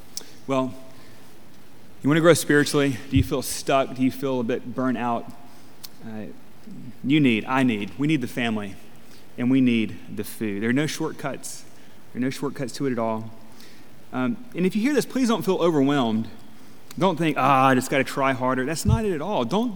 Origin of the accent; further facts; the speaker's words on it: Alabama, United States; you know, I'm from Alabama, and we call it lettuce.